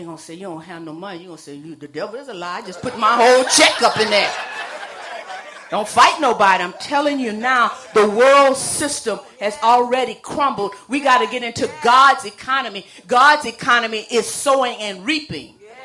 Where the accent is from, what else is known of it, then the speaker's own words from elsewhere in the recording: Louisiana, United States; because I'm from Louisiana and I don't particularly like a particular team